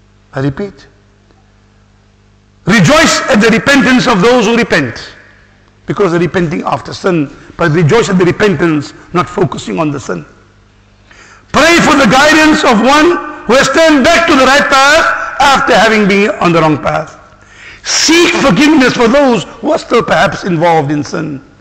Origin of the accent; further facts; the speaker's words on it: Freiburg, South Africa; They are from my area, I'm from Freiburg, we are neighbors